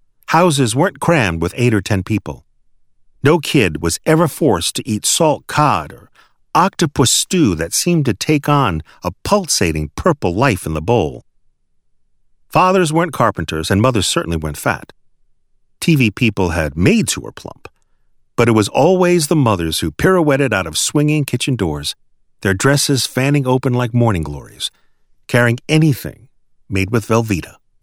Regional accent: Fall River, Massachusetts, United States; my hometown of Fall River, Massachusetts, was pretty much in the geographic armpit of the state.

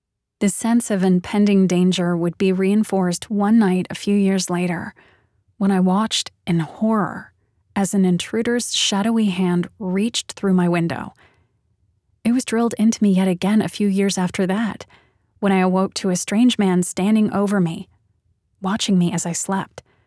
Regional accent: Kailua, Hawaii, United States; I was sitting on the roof of my family's car in my hometown of Kalua, Oahu, watching the floodwaters rise higher and higher.

